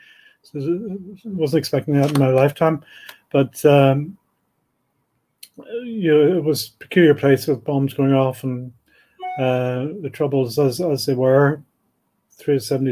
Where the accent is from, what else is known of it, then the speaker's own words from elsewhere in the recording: Belfast, Northern Ireland, United Kingdom; Yeah, I was brought up in Belfast in the 70s.